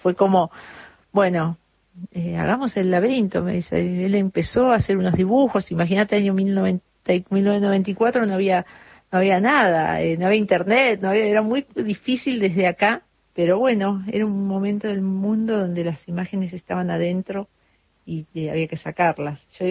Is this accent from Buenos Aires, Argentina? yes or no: no; El Bolsón, Río Negro, Argentina; born there; Yo soy nacida en Bolsón